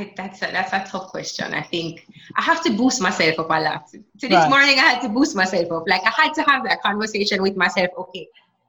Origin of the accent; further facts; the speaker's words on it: Jamaica; growing up in Jamaica